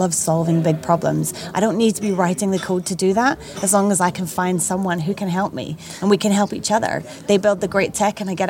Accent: Scotland, United Kingdom; I'm a Scot, although a global one.

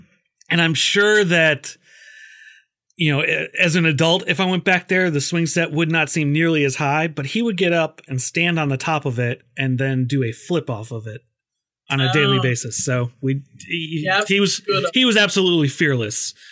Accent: Minnesota, United States; now in US South; I grew up in the Midwest. I have now been in the South for a little over 25 years. But I did grow up, and it's two very different extremes. So I grew up in Minnesota.

